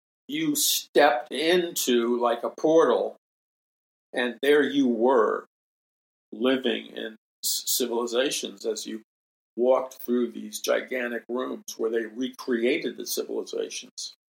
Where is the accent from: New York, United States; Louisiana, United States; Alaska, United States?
New York, United States; New York City; when I was a young boy, I grew up in New York City. So short subway ride, and I was in Manhattan